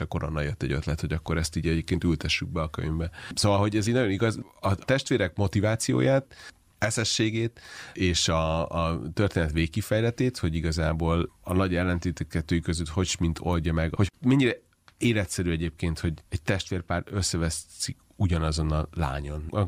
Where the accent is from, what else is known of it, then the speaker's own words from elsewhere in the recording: Budapest, Hungary; Én ugyan Budapesten nőttem fel